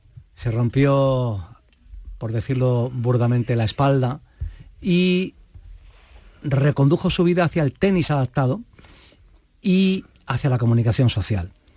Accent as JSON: {"language": "Spanish", "town": "Granada", "region": "Andalusia", "country": "Spain", "said": "Yo como granadino tengo todavía más derecho a la sorpresa"}